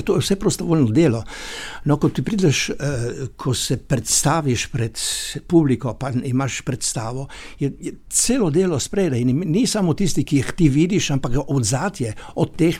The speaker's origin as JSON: {"language": "Slovenian", "region": "Littoral", "country": "Slovenia", "said": "Absolutno, mi smo Primorci, naši ej, široki in tako naprej, in potem italijanske te ali pa, ne"}